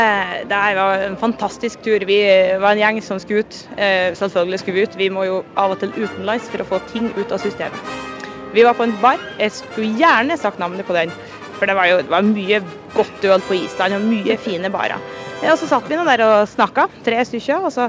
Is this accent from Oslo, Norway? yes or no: no; Susendalen, Nordland, Norway; Det er i Nordland.